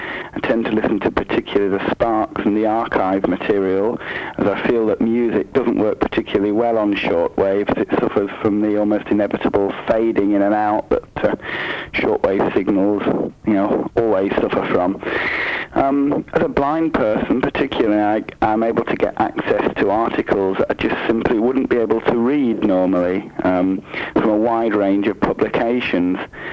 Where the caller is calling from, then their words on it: Preston, North West England, United Kingdom; and I'm from Preston.